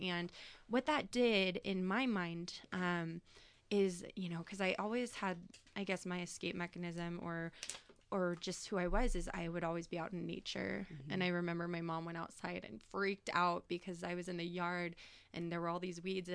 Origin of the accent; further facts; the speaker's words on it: Anchorage, Alaska, United States; I guess just for some background, I was born in Anchorage, Alaska.